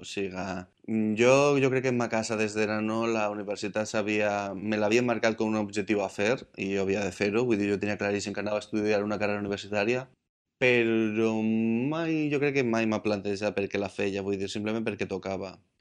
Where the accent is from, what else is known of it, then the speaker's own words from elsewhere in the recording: Valencia, Valencian Community, Spain; born there; Vaig néixer al Girós, la ciutat de València, el 15 de juliol de 1988...